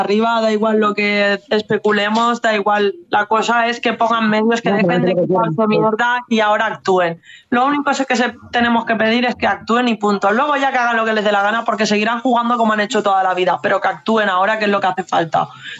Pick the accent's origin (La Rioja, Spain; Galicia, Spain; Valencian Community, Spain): Valencian Community, Spain; Valencia; now in Mislata, Spain; yo soy de Valencia y vine a vivir hace 4 años, casi 5, en Mislata. Y lo bueno de Mislata que tiene es que es un pueblo de la Ribera.